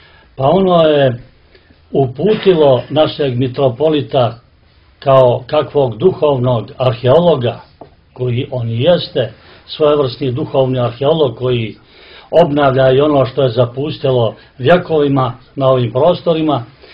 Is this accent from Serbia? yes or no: no; Podgorica, Montenegro; ja kao dijete u Podgorici se sjećam priča o tome, pa i od pokojne majke koja je ovdje rođena